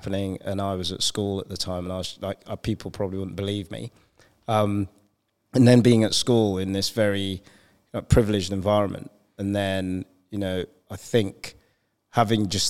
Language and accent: English; Cameroon; born there; I was born in Cameroon, West Africa.